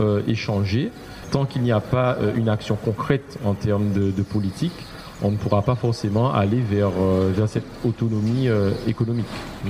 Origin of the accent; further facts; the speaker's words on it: Guadeloupe; Je pense que c'est un thème qui nous intéresse en fait tout un chacun en tant que Guadeloupéen